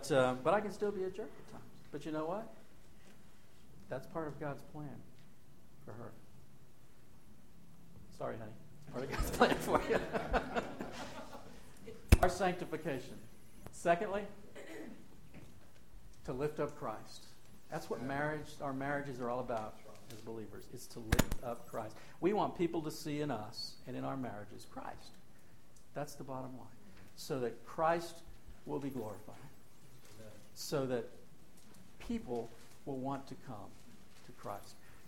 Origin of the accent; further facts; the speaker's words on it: Miami, Florida, United States; I grew up in Miami, and so I'm a big Dolphins fan.